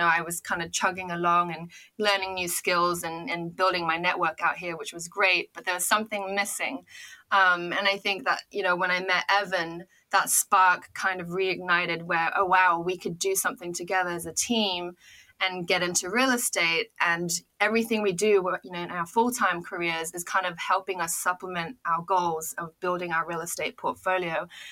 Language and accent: English; Singapore; I ended up going to college in the States. I grew up in Singapore. I'm not from the US.